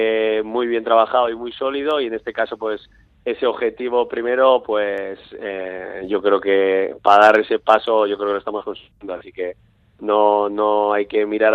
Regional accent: Basque Country, Spain; nosotros somos de Guipúzcoa

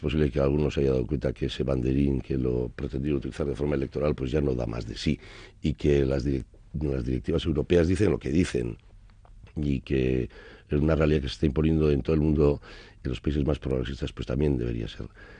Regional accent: Bergara, Basque Country, Spain; un ciudadano de Bergara, de donde soy natural

